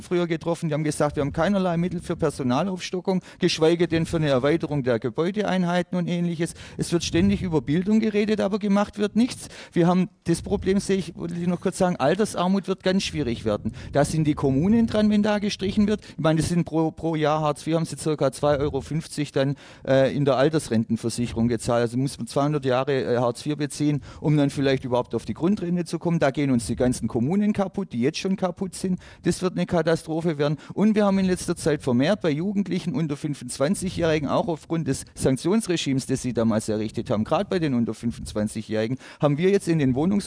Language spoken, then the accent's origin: German; Rhineland-Palatinate, Germany; ich komme aus Rheinland-Pfalz